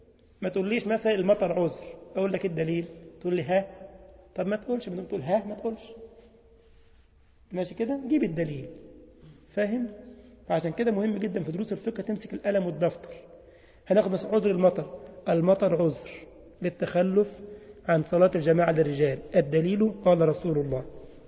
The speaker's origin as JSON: {"language": "Arabic", "country": "Egypt", "said": "ما شافوش عندنا في مصر الكلام ده، يعني في مصر يوم ما ترخ عليك رخه كده"}